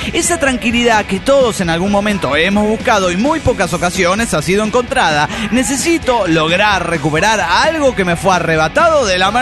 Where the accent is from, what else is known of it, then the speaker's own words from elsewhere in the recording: Mexico; now in Ferrara, Italy; Bueno, sí, bueno, no soy italiana, digo, no hace falta, soy mexicana.